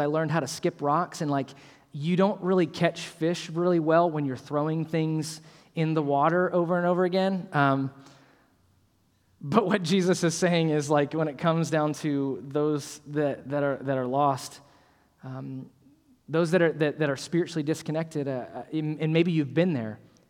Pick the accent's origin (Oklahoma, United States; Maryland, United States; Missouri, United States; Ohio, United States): Ohio, United States; I'm from Ohio originally.